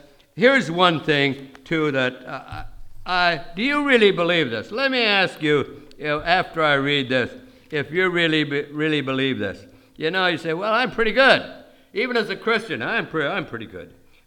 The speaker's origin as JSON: {"language": "English", "town": "New York City", "region": "New York", "country": "United States", "tie": "born there", "said": "as you know, I told you I was born in New York City of people in the theater."}